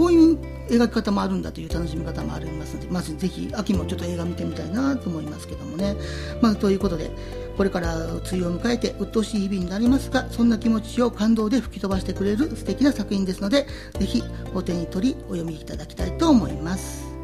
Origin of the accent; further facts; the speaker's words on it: Kansai, Japan; 僕自身は割と、まあ、同じ関西人としても割と抵抗なく読めました。